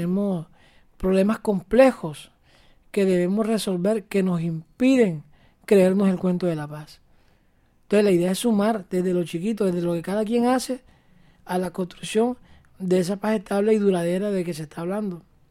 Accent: Colombia; una oportunidad histórica que tenemos como colombianos de cambiar la situación que estamos viviendo.

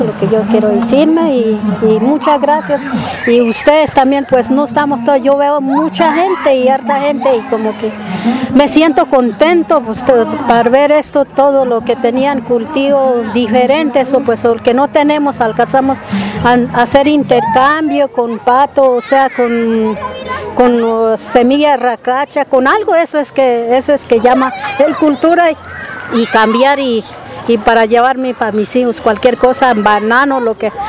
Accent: Toribío, Cauca, Colombia; vengo de Resguardo Toribío como representante del gobernador.

